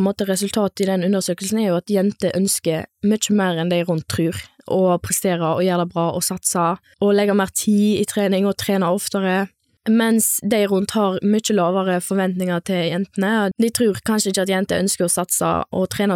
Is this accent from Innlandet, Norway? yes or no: no; Moster, Vestland, Norway; Jeg jo fra Moster, og jeg det midterste av tre søsken.